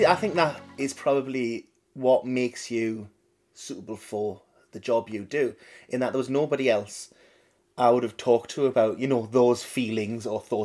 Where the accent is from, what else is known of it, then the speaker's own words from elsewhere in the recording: Jarrow, North East England, United Kingdom; I'm a man of 42. I'm sort of invisible to the people who are looking for fights, almost. But it is certainly where I'm from. We're from Jarrow in South Tyneside.